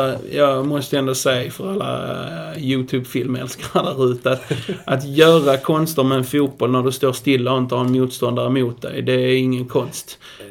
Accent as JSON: {"language": "Swedish", "town": "Lund", "region": "Skåne", "country": "Sweden", "said": "även om jag är HIF, så kommer jag från Lund och jobbar även med Division 1"}